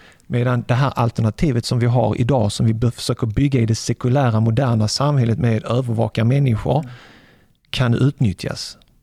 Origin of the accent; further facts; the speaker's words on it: Sweden; Som svensk, född och uppväxt här med Sveriges Television 1 och 2, SVT Play